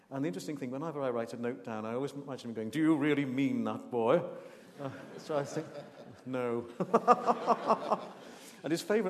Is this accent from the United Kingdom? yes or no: yes; Wales, United Kingdom; I grew up on Anglesey, so it's the closest university.